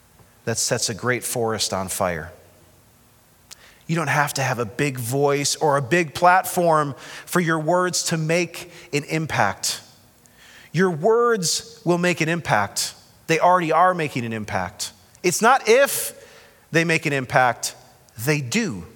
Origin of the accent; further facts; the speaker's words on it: United States; I love being an American, but I love being a citizen of heaven a lot more.